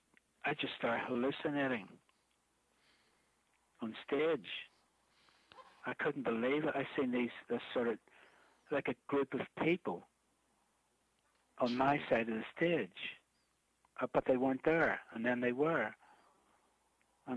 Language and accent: English; Belfast, Northern Ireland, United Kingdom; also born or lived in Dublin / London; well, I'm from Belfast, but I lived in Dublin for a long time